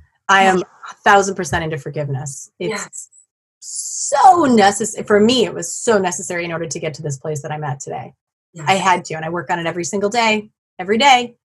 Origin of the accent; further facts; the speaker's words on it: Madison, United States; From the beach to Madison, my hometown, and we will be in touch.